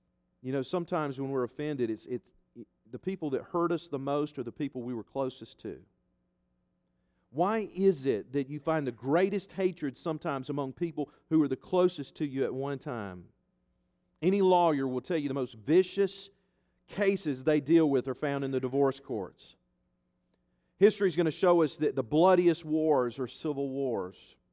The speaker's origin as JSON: {"language": "English", "country": "Ireland", "said": "I'm Irish. I have red hair, just like my mama."}